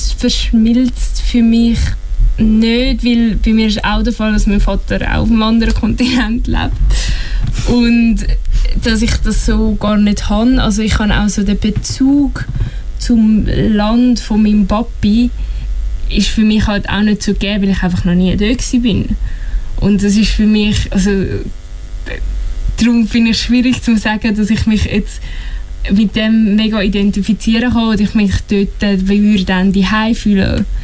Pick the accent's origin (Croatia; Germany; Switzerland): Switzerland; born there; also meine Herkunft ist hier in der Schweiz, ich bin in der Schweiz geboren